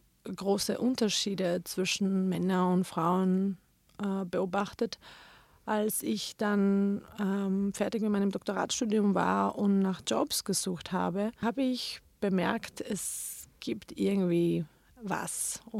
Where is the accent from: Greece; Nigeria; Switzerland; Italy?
Greece; Athens, Attica; German is a second language; moved away as an adult; now in Germany; Ich komme aus Athen, Griechenland. Ich bin dort aufgewachsen und bin dann mit 25 Jahren ins Ausland gegangen, um mein Masterstudium zu machen.